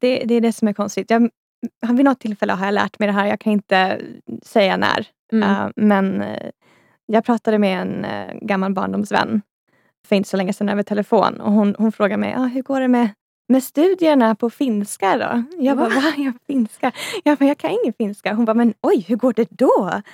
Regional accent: Sweden; accent: Standard Swedish; svarar på svenska. Mm. Med min otroligt rikssvenska dialekt

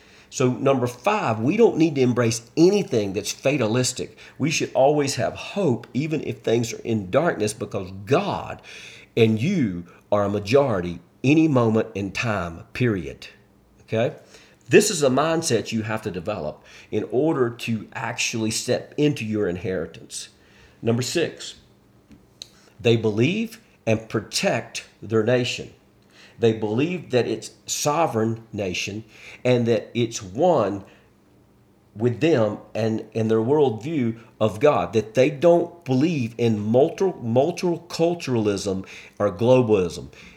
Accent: United States; It's not just about America, but I'm an American, so it's about, that's my nation.

